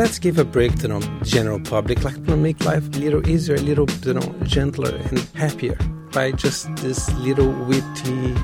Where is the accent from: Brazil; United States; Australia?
Brazil; when I was growing up in Brazil, was a dictatorship, and there was like in the lower middle class.